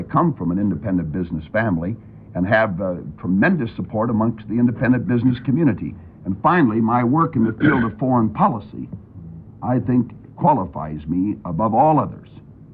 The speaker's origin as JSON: {"language": "English", "region": "Midwest", "country": "United States", "said": "Well, I thought it would be honest to tell people where I come from. I do come from the Midwest. I am a Midwesterner, but may I suggest to you that a man's geography is relatively unimportant."}